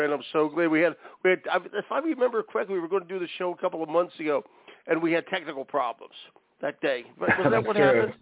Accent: Philadelphia, Pennsylvania, United States; be they black kids from a lower socioeconomic neighborhood in my hometown, Philadelphia, okay?

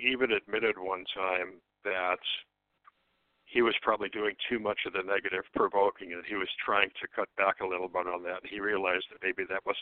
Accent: Hammond, Indiana, United States; I grew up in Hammond, Indiana, which is about 20 minutes from Gary, Indiana.

